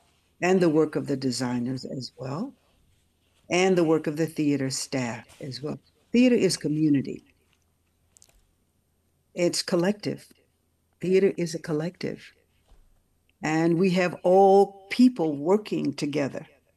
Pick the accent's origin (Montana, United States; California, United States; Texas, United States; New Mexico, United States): Texas, United States; Houston; I grew up in Houston, Texas. My father was a dentist.